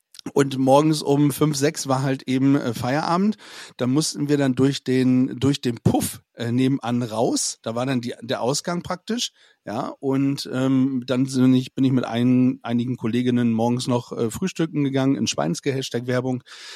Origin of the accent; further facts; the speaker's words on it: Bremen, Germany; tut mir als Bremer tatsächlich richtig weh